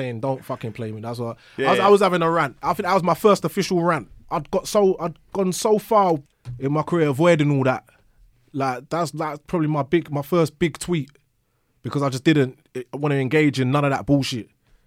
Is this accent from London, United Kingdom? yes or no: yes; Bow, London, United Kingdom; because I grew up in Bow. Like they say, you were a Cockney if you was born under the sound of the Bow Bills.